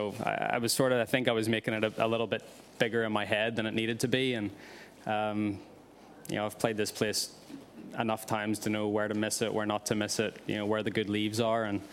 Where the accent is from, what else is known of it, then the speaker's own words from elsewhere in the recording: Northern Ireland, United Kingdom; I grew up in a just outside Belfast